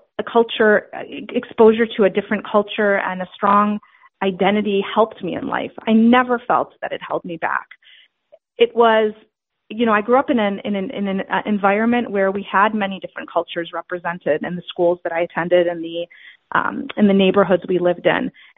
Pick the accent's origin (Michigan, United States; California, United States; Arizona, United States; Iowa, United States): Michigan, United States; I was born in Michigan. My parents immigrated from Syria in the early 70s, and so my siblings and I were born here.